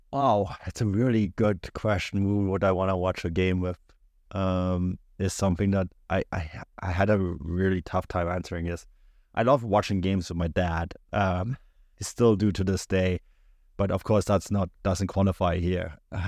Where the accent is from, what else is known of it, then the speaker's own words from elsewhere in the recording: Munich, Bavaria, Germany; I didn't have a choice. I grew up in Munich.